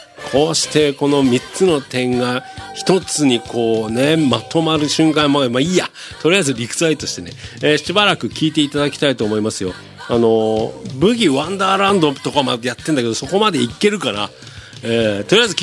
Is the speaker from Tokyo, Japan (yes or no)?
no; Yokosuka, Kanagawa, Japan; 横須賀文化会館まで来てくれてですね、私の地元の。